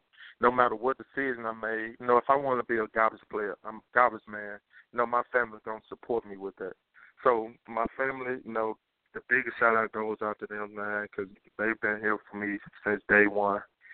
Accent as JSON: {"language": "English", "town": "Greenwood", "region": "Mississippi", "country": "United States", "tie": "born or raised there", "said": "I represent my hometown, you know, because I came from a small hometown, Greenwood, Mississippi."}